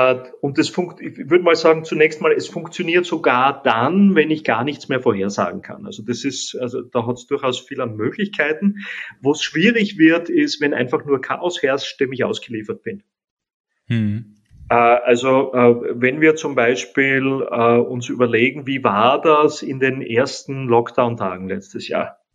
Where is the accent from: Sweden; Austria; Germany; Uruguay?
Austria; ich bin ja Österreicher, da kann ich so die österreichische Politik und die deutsche Politik durchaus als ähnlich sehen.